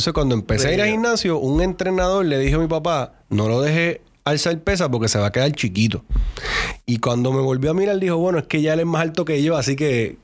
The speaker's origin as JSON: {"language": "Spanish", "town": "Carolina", "country": "Puerto Rico", "tie": "born or raised there", "said": "Yo me crié en Carolina, Puerto Rico."}